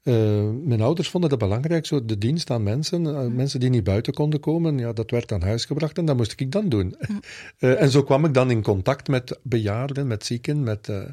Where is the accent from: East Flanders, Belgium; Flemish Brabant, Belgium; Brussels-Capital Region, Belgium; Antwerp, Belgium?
Flemish Brabant, Belgium; Vilvoorde; born there; Ik ben geboren in Vilvoorde. Op 2 februari 1967.